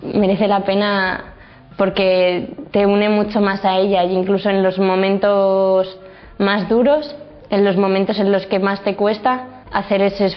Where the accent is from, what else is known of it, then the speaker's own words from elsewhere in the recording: Santander, Cantabria, Spain; now in Madrid, Spain; tengo 19 años, soy de Santander y estudio Ingeniería Mecánica en Madrid.